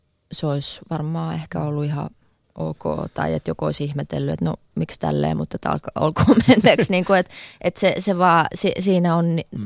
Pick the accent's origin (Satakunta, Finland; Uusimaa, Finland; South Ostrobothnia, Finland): Uusimaa, Finland; Helsinki; mä oon Helsingistä kotoisin